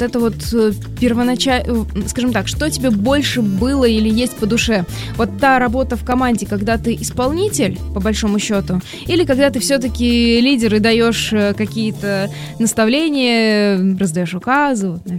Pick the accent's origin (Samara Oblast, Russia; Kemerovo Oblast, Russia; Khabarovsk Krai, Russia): Samara Oblast, Russia; Chapayevsk; Я просто из Чапаевска, Самарская область.